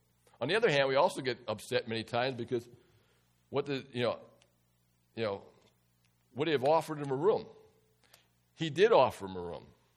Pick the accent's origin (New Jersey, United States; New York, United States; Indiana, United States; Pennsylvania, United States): Pennsylvania, United States; Philadelphia; born there; I'd have to go to where I was born to register. I'd have to go to Philadelphia. Although I only lived there 6 months of my life.